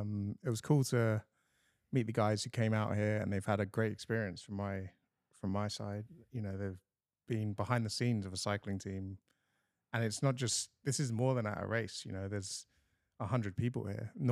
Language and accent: English; London, United Kingdom; So I grew up in London, loved sport from an early age